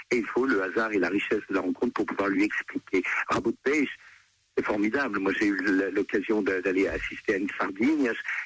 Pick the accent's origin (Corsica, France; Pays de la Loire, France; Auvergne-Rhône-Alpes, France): Auvergne-Rhône-Alpes, France; Lyon; born there; moved away; parce que je suis né à Lyon.